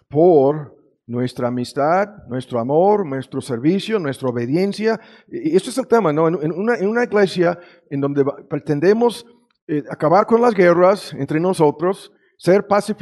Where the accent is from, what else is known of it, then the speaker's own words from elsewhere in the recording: United States; Spanish is a second language; me equivoqué, soy gringo, hablo mal el español